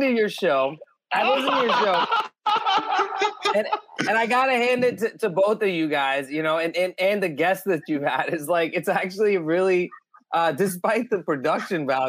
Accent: Pakistan; Like, look, I'm Muslim. I'm Pakistani. Pakistanis and Indians, Muslims and Hindus have historically had a thing.

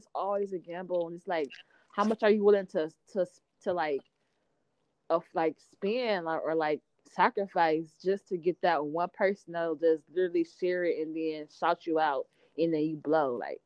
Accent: Michigan, United States; moved away; Like, I came from Michigan to Toledo to Findlay to Columbus to Kentucky.

